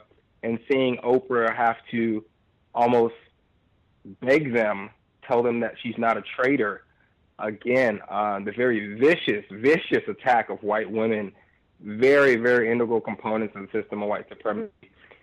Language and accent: English; Missouri, United States; Claire McCaskill, she is a senator from the state which I live. I'm from Missouri.